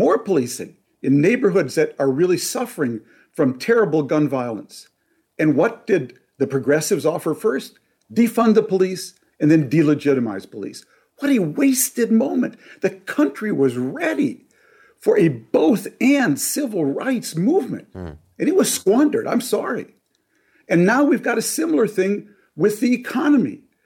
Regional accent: Minneapolis, Minnesota, United States; we all watched George Floyd killed by police in my hometown of Minneapolis.

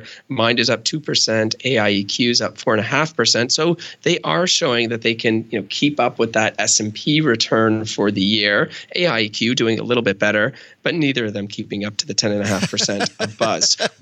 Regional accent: Canada; I'm Canadian, of course, right?

